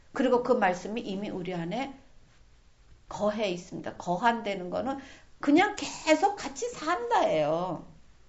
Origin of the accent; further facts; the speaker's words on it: South Korea; now in Japan; 그래도 제가 한국 사람이라고